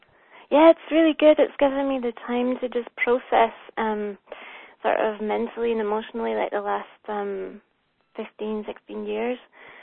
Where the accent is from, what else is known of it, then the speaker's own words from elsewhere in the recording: Scotland, United Kingdom; now in Germany; I'm from Scotland, but I'm living in Germany, and I've been here 15 years